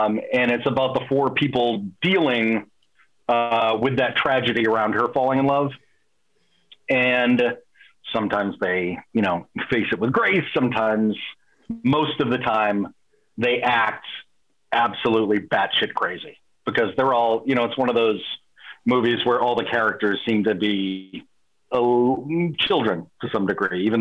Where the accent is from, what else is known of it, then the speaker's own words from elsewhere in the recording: Boston, Massachusetts, United States; but I'm not comfortable because I'm from Boston, that I have to kind of.